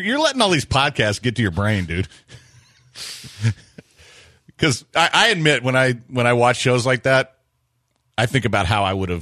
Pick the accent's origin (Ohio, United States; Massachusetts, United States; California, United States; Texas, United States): Texas, United States; Galveston; We used to have a saying growing up in Galveston, the Gulf is deep and full of sharks.